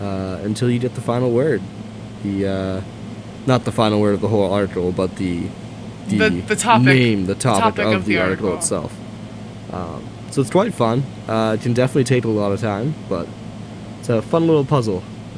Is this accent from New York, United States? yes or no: no; Boston, Massachusetts, United States; I was grown up, or I grew up around the Boston area